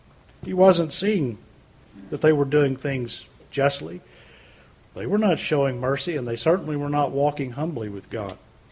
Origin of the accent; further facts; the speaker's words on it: Louisiana, United States; I come from Louisiana, and of course Louisiana is known for its crooked politics.